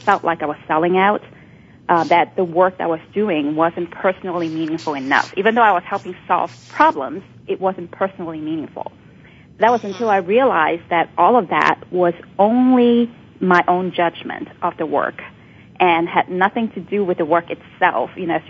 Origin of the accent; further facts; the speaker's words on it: Macau; also born or lived in Hong Kong; I was born in Hong Kong and raised in Macau, and in a very traditional Chinese family.